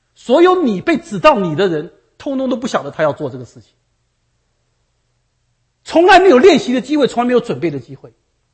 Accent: Taiwan; moved away as an adult; now in United States; 30多年前我从台湾来到美国

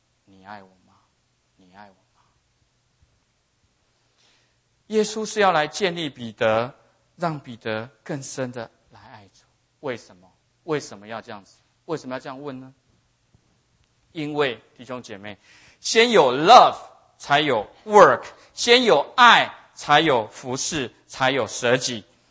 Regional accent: Taiwan; accent: Taiwanese Mandarin; 他们是在笑我的台湾国语

